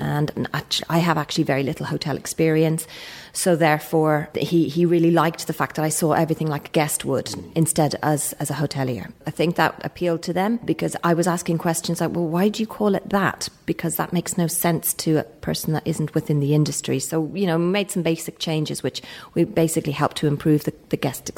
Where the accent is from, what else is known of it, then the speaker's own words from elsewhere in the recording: Dublin, Leinster, Ireland; moved away as an adult; growing up in Dublin